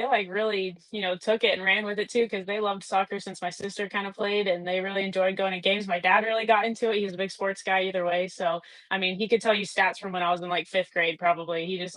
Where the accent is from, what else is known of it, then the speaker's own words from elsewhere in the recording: Boone, North Carolina, United States; So I'm originally from Boone, North Carolina. So right there by Appalachian State, then Little Boone. So yeah, grew up there and lived there my whole life until college.